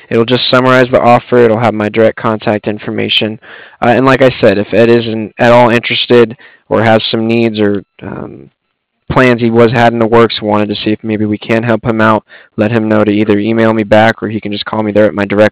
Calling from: Cardiff, Wales, United Kingdom; So I'm calling on from Cardiff here.

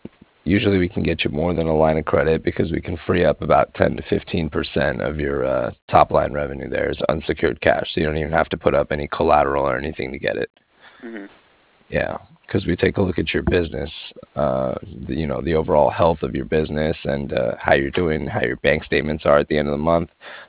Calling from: Cardiff, Wales, United Kingdom; I was calling from Cardiff

